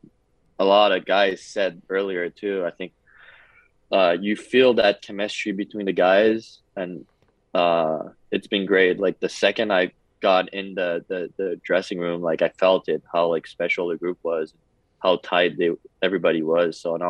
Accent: East Coast, Canada; English is a second language; now in West Coast; It's like 8 hour drive from my hometown. So like I played against him. I never really met him before. So it was a big step up too, a big change actually, just going through across country too. I lived all my life on the East Coast

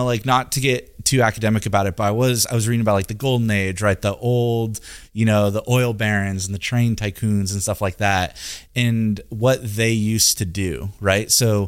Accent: United States; But I will say, like, I'm an American, right?

